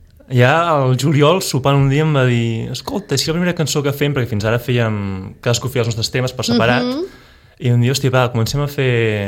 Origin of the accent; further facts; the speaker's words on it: Moja, Catalonia, Spain; Jo de Moja, la costa de Vilafranca.